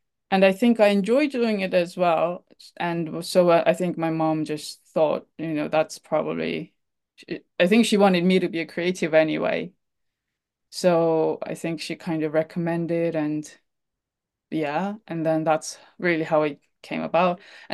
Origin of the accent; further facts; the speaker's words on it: Daegu, South Korea; Korea. I'm from Korea, South Korea.